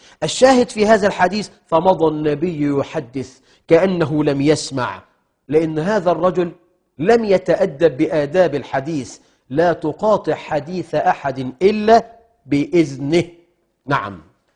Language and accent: Arabic; Egypt; احنا كمصريين